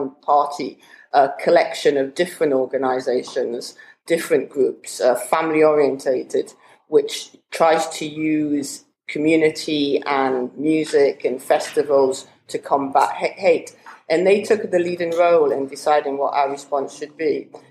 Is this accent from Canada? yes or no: no; Newcastle, North East England, United Kingdom; I grew up in Newcastle, as I said, in the 70s